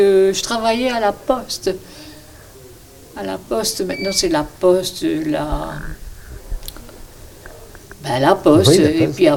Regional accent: Hauts-de-France, France; born there; C'est un village à la frontière belge. Et puis, tous mes ancêtres étaient des Belges.

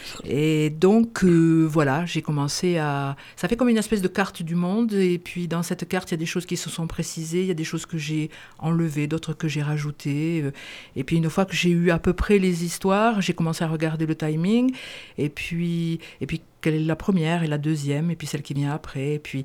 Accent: Bar-des-Cévennes, Occitanie, France; Puisque moi je suis originaire d'ici aussi, je suis originaire de Bar-des-Cévennes

